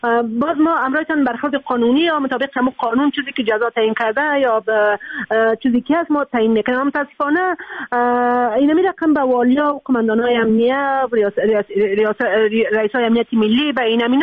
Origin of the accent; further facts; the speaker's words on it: Takhar, Afghanistan; متاسفانه در ولایت ما والی ها از بیرون روان میکنن و من نمیفهم قدر جالی آمده در تخار که چه ما کسایی نداریم که اون اوج والی باشن.